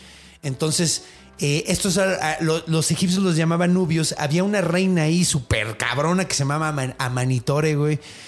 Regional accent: Mexico; No, güey, yo soy mexicano, güey, a huevo.

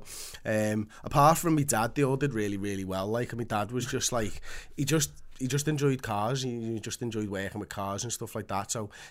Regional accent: Liverpool, North West England, United Kingdom; Well, I've got Polish blood, but I was born in Liverpool.

